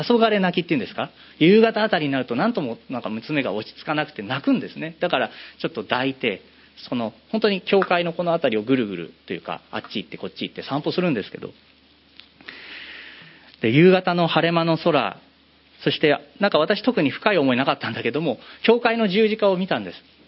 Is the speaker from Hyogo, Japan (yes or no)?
no; Niigata, Japan; now in Chiba, Japan; 自分は新潟の人から千葉の人になってたんだなと思いました。